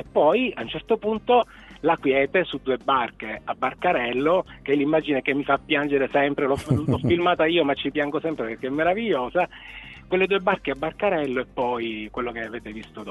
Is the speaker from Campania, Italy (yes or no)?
no; Palermo, Sicily, Italy; io vengo da Palermo